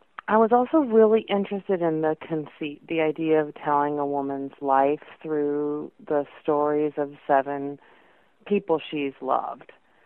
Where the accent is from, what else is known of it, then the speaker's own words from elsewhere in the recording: Seattle, Washington, United States; I know that she lives in Seattle, which is my hometown